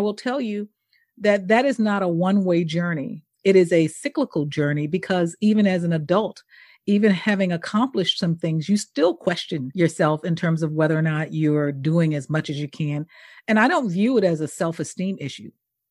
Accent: Mississippi, United States; I don't have any illusions around what my home state is.

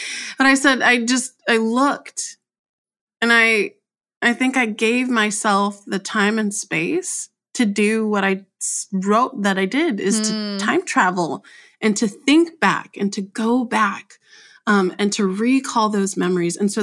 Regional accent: New York, United States; I live in North Carolina, but my home where I was born, I'm from New York.

